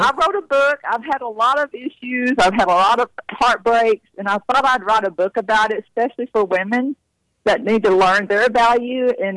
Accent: Texas, United States; We're from Texas.

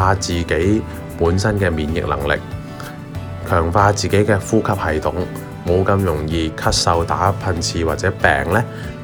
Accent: Hong Kong; 我们香港人呢在街道行的时候呢都会感受到呢

